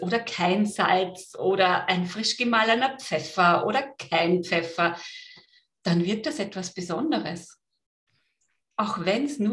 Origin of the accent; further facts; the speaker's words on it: Vienna, Austria; now in Vorarlberg, Austria; wenn man so leidenschaftlich Wienerin ist wie ich, dann bleibt man das auch, wenn man nicht mehr in Wien lebt. Aber ja, mein Hauptwohnsitz ist hier in Vorarlberg